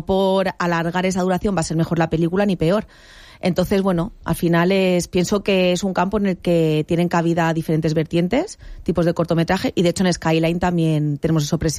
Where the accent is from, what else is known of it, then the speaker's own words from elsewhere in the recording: Benidorm, Valencian Community, Spain; Para los que somos de Benidorm